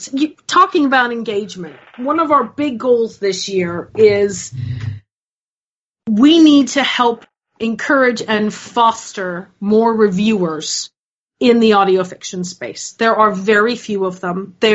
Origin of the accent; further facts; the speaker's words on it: United Kingdom; you know, I'm British, I can't write one nice things.